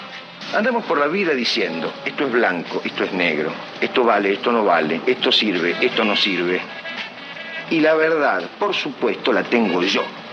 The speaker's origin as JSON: {"language": "Spanish", "country": "Argentina", "said": "¿Somos autoritarios los argentinos?"}